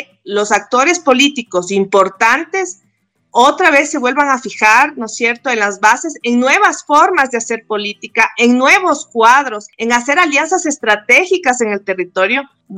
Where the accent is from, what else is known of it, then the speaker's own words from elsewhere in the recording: Ecuador; esperemos que nuestro Ecuador recapacite y esperemos que realmente podamos politizar este país